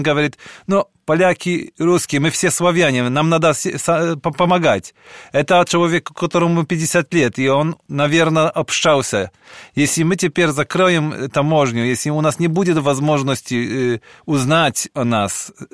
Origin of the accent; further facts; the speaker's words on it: Białystok, Podlaskie Voivodeship, Poland; Например, мы из Белостока.